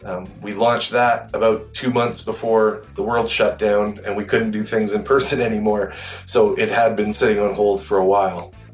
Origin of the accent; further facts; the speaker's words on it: Calgary, Alberta, Canada; I'm from Calgary, Alberta in Canada